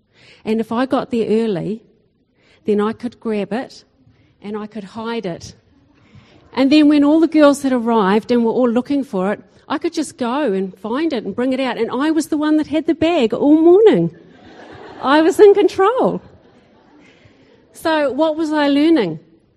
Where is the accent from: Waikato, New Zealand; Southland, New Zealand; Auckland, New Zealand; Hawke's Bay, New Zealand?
Waikato, New Zealand; Ngaruawahia; I was born here in the Waikato, out at Narawahia. My dad was the camp director at the Christian youth camps there. So I was brought up on a campsite, had lots of fun, and I had lots of opportunity to learn about Jesus.